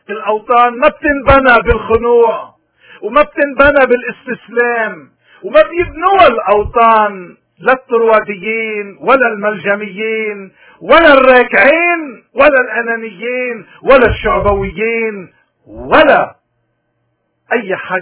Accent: Lebanon; نحن كلبنانيين جسدنا هو لبنان

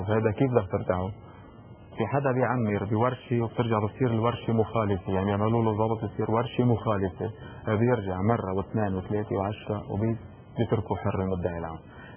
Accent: Baalbek-Hermel, Lebanon; ونحن رح ندافع عن ضيعتنا وندافع عن كل المناطق اللي ممكن توصل، يعني عن الطريق اللي ممكن يكون ممر من ضيعتنا لاي ضيعه ثانيه، من الهرمل

